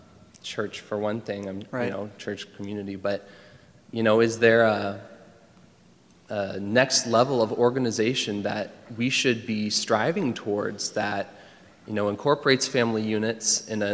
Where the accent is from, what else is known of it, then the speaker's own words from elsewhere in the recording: Marengo, Illinois, United States; I'm from Marengo, Illinois.